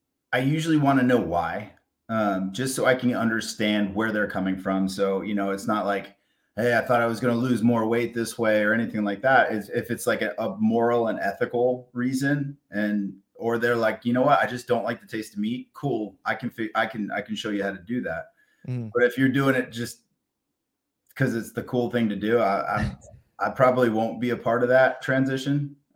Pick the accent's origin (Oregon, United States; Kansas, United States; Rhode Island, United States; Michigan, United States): Rhode Island, United States; also born or lived in Connecticut / Tennessee / New York / California; I'm originally from Rhode Island. I've lived in Connecticut. I've lived in Tennessee. Then I moved back to Connecticut to play hockey in prep school.